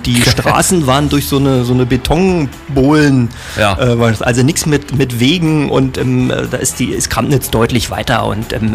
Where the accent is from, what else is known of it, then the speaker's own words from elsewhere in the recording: Brandenburg, Germany; Und dann bin ich in der Waldstadt aufgewachsen, bin da zur Schule gegangen, zur Grundschule seinerzeit. Und mit dem Wechsel aufs Gymnasium sind meine Eltern dann noch weggezogen. Wir sind in die Teltower Vorstadt gezogen